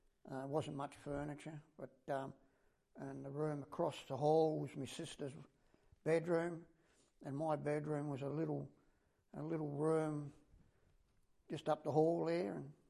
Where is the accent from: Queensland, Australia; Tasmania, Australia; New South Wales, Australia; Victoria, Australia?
Tasmania, Australia; Launceston; born there; I was born in 1953 in Launceston in the QV, and I was brought straight out here to start my life off.